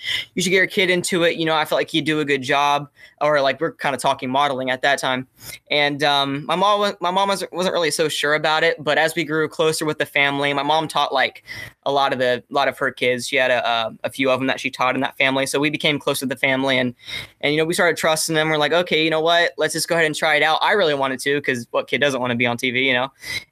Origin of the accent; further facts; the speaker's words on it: St. Cloud, Florida, United States; in a town called St. Cloud. It's like 30 minutes south of Orlando. So when people ask me, I just say I'm from Orlando, Florida. But it's a little town called St. Cloud, born and raised.